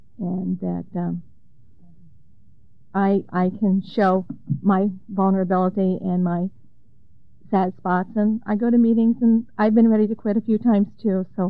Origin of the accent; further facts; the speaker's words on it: Mason City, Iowa, United States; from Mason City.